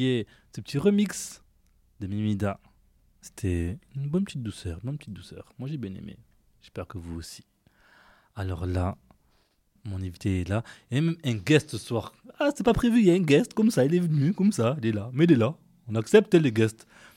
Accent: Comoros; je remercierai jusqu'à Tampi, comme on dit chez nous aux Comores.

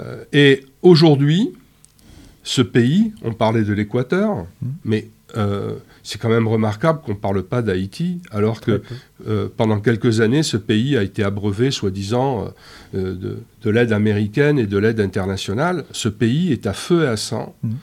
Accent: France; en tant que Français, en tant qu'Européens

